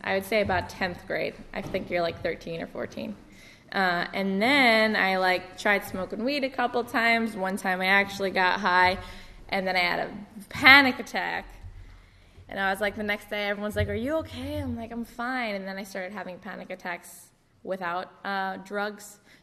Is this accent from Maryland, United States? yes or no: no; Long Island, New York, United States; Before that, I grew up on Long Island. I'm from a really big family. I have 7 siblings.